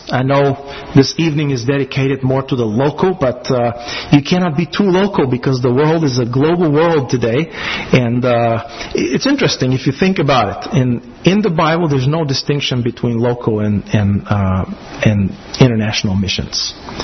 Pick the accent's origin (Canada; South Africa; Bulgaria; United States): Bulgaria; Southern Bulgaria; But I'm a Southerner too. I come from Southern Bulgaria